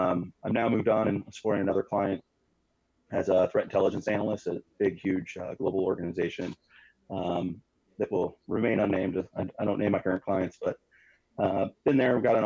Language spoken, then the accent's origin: English; San Diego, California, United States; Yeah, originally I grew up in San Diego, right outside of Camp Pendleton, the Marine base.